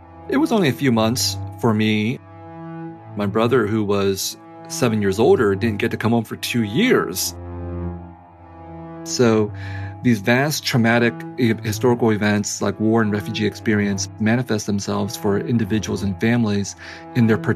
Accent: United States; also born or lived in Vietnam; I was growing up in the United States in the 70s and 80s, and the war was officially over

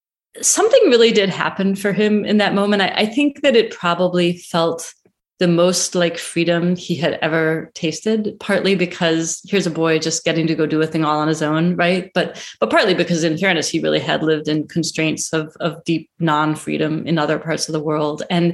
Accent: Cleveland, Ohio, United States; I grew up in Cleveland. I have a deep, undying love of underdogs.

